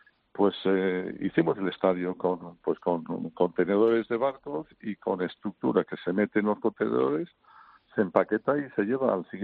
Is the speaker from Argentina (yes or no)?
no; United Kingdom; Spanish is a second language; now in Spain; yo soy británico, pero llevo aquí toda la vida, así que no...